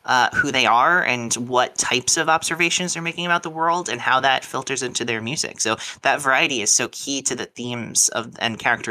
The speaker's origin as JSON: {"language": "English", "country": "Ireland", "said": "And you're like, I'm from Ireland. Nice to meet you."}